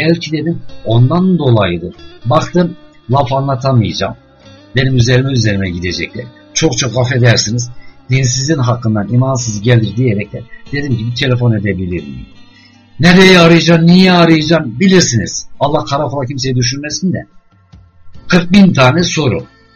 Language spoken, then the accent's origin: Turkish; Çankırı Province, Turkey; benim aslım Çankırı, hem Çankırı Çingene inadı var, annesi Trabzonlu, hem Laz inadı var, Trabzon inadı var.